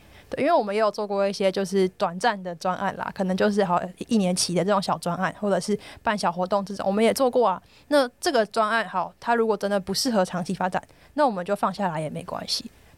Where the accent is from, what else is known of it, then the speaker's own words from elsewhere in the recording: Taiwan; 其实我们台湾人是不够了解的